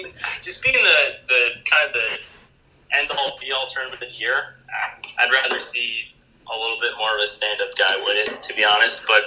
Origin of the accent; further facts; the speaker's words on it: Minnesota, United States; kind of being a Minnesotan where, you know, there's no such thing as having a mean bone in your body.